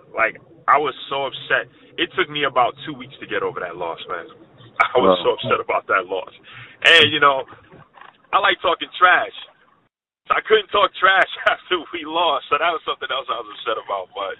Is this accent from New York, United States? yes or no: yes; Brooklyn, New York, United States; Yep, I'm from Brooklyn.